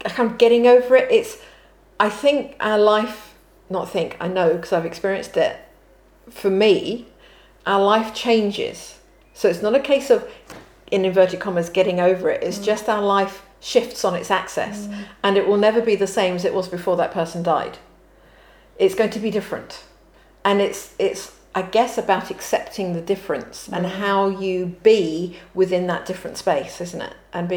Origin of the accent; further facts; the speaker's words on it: United Kingdom; But we are rubbish. And I say we as in British. Are rubbish at dealing with death.